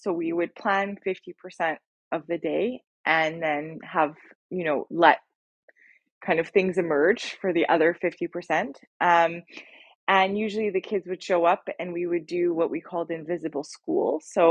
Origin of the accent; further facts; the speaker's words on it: Montreal, Quebec, Canada; So I moved out to the country for the first time, because I'm from a city, I'm from Montreal.